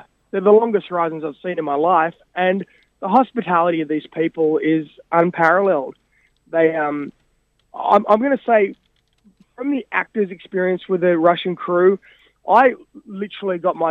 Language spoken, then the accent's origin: English; Australia; Of course, I'm Australian